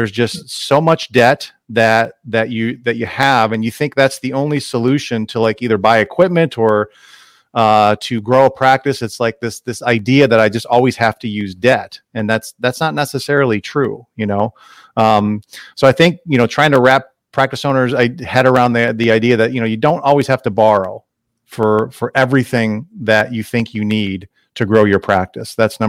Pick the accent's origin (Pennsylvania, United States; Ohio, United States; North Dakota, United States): Ohio, United States; I was actually born and raised in Ohio. That's where I grew up, and to a blue collar family.